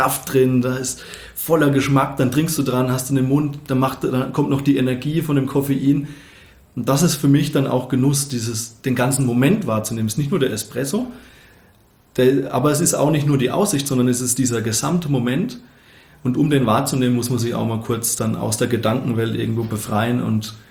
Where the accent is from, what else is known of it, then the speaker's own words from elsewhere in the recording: Bavaria, Germany; now in Munich, Germany; Also ich komme eben aus dem Dorf, aus der fränkischen Weingegend